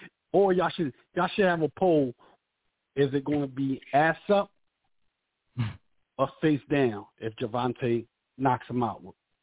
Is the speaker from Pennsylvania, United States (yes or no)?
yes; Philadelphia, Pennsylvania, United States; I'm originally from Philly, and I was there when Boots was beating the shit out of him in Front Street Gym.